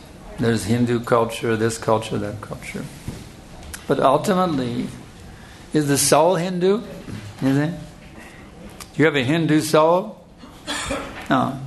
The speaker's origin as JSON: {"language": "English", "region": "Texas", "country": "United States", "said": "I'm from Texas, and there's a river that separates Texas, which is the southern part of the U.S., from Mexico, the country of the south."}